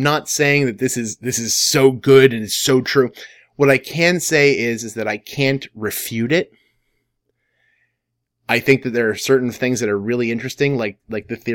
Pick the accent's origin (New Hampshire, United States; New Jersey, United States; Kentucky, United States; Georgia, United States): New Jersey, United States; She's from New York. I'm from New Jersey.